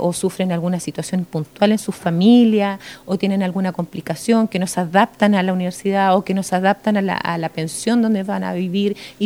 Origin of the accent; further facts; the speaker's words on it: Concepción, Biobío, Chile; Vengo desde Concepción.